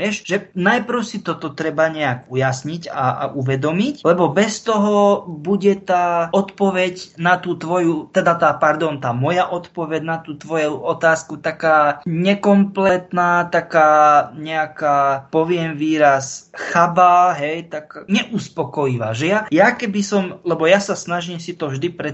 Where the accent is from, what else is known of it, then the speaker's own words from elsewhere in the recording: central Slovakia, Slovakia; lebo ja som hrdý Stredoslovák, ja sa za to nehambím